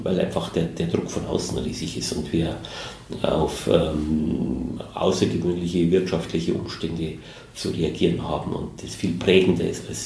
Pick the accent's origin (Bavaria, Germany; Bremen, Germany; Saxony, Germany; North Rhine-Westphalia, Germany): Bavaria, Germany; now in Berlin, Germany; Ja, ich glaube, für den Bayern ist es leichter mit den Preußen als für die Preußen mit den Bayern. Es ist total spannend in Berlin